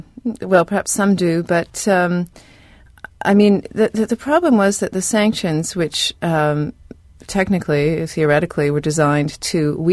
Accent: Canada; I was a child growing up in Canada in the 70s.

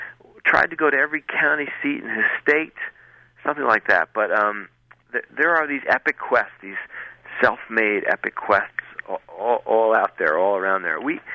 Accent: Queens, New York, United States; also born or lived in New Jersey / Manhattan; being from New York City and growing up in Queens and New Jersey, I always thought that the West was Eastern Pennsylvania. So that's my one advantage, being born on the island of Manhattan.

